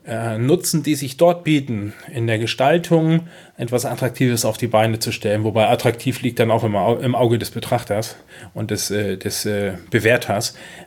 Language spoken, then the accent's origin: German; Kropp, Schleswig-Holstein, Germany; Ich bin in Kropp aufgewachsen und meine Eltern sind jedes Wochenende entweder nach Rendsburg oder nach Schleswig gefahren zum Einkaufen.